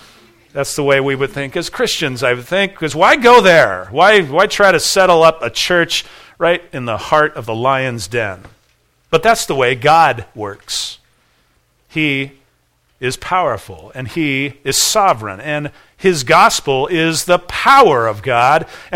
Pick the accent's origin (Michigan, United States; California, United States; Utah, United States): California, United States; I come from California. I grew up there.